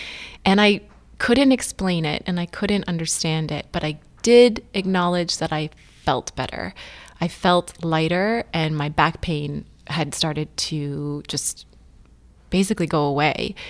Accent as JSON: {"language": "English", "region": "North Dakota", "country": "United States", "tie": "born or raised there", "said": "I grew up in North Dakota. I was never really exposed to anything that was considered energetic forms of healing."}